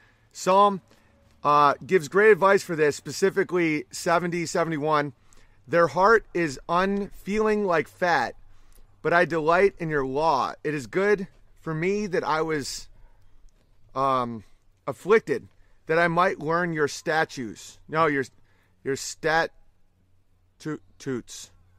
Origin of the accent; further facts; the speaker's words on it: Pennsylvania, United States; moved away as an adult; I was raised in Pennsylvania, but have been living in Virginia for about 5 years now.